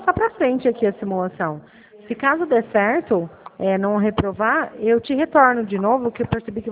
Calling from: Araçatuba, São Paulo, Brazil; Eu estou aqui em Araçatuba

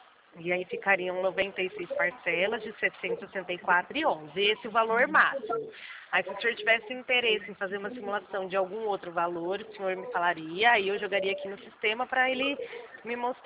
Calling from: Porto Ferreira, São Paulo, Brazil; o meu, que eu falo, é do interior de São Paulo, de Porto Ferreira

